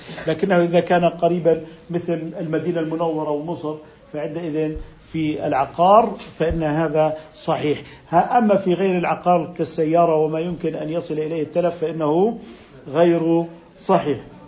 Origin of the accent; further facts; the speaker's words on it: Jordan